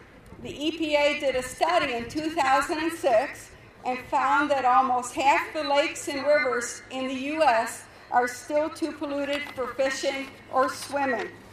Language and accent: English; Michigan, United States; I grew up in Michigan, and one of my earliest memories was trying to row a boat across a lake.